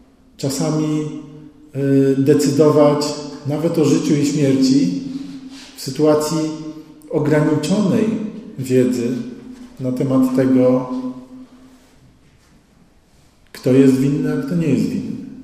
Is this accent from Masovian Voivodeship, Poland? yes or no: yes; Masovian Voivodeship, Poland; born there; moja rodzina jest z Wileńszczyzny, ja się urodziłem na Mazowszu, gdzie po wojnie osiedlił się mój ojciec.